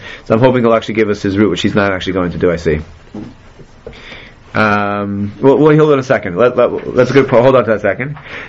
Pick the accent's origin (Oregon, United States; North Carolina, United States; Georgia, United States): Georgia, United States; Atlanta; I grew up in Atlanta, and I dream of New York.